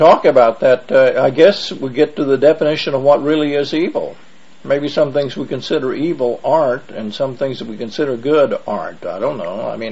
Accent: Oklahoma, United States; I'm from Oklahoma, as you know.

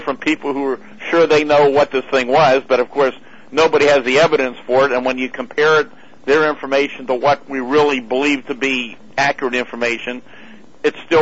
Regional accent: Greensburg, Pennsylvania, United States; then I was 16 years old when the incident happened near Kecksburg, PA, which is about 12 miles from my hometown of Greensburg.

